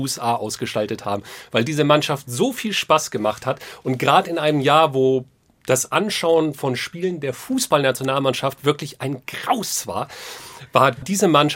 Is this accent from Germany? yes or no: yes; Lower Saxony, Germany; born there; Also für mich als gebürtigen Niedersachsen möchte ich an dieser Stelle die Diskussion kurz abwürgen